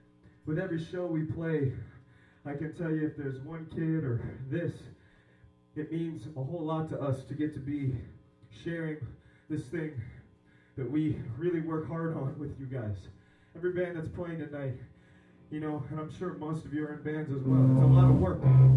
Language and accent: English; Simi Valley, California, United States; We're from Simi Valley.